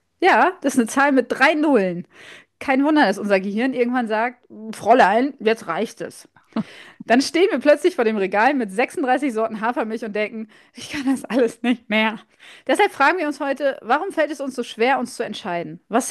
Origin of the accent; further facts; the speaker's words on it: West Germany, Germany; Ja, ich bin im Westen groß geworden, ich kenne das.